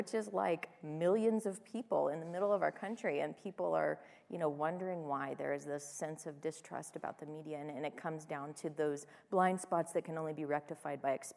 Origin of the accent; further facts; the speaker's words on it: Kansas, United States; also born or lived in New York; So I come from a place where I moved back to Kansas happily from New York in my 20s, and I love New York, and I go there often for business. But I have chosen to plant myself 30 miles from the farm I grew up on